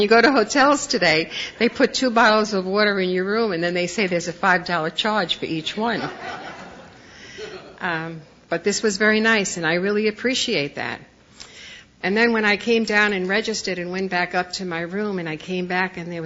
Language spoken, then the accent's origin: English; Bronx, New York, United States; I grew up in the Bronx, and it was a great place to grow up.